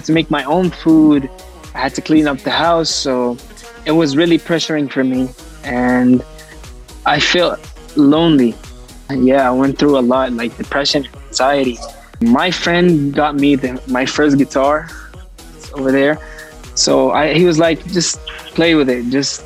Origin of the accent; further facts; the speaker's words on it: Jordan; English is a second language; I'm 17-year-old. I'm from Jordan. It's a really small country, and I've made this global hit, you know? And what I really want from all of this is to make Arab music a global thing.